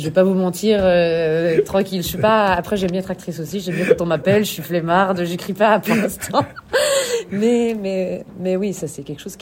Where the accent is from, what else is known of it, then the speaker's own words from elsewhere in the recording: Switzerland; Je suis métissée aussi. Après, je viens de Suisse et je suis belge.